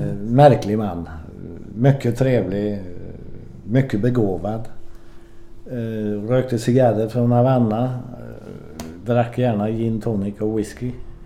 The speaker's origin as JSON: {"language": "Swedish", "country": "Sweden", "said": "Jo, du vet, som svensk då"}